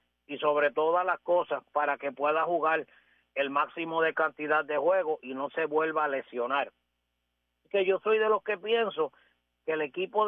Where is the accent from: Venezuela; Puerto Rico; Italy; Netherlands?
Puerto Rico; el equipo que más me simpatiza como boricua son los Mets de Nueva York